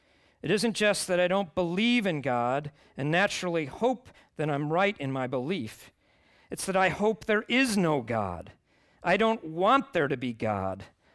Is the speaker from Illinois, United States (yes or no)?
yes; Chicago, Illinois, United States; When I was growing up in Chicago, it was the south side of Chicago that was the bad side of town, right?